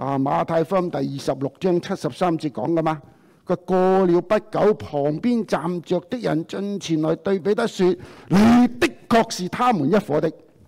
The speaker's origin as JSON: {"language": "Chinese", "country": "Hong Kong", "second_language": "Chinese", "moved": "yes", "said": "牧师你是不是香港来的？我说你怎知道的？那句回应当然是这样说的，我听你讲嘢就知道了。即是说你有口音"}